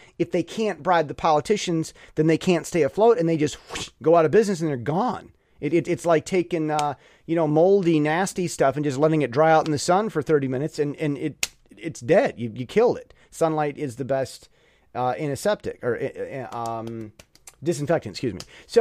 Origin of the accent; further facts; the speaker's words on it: United States; As an American, I added, okay, well, what about my country's military stuff, tech that you guys have been buying?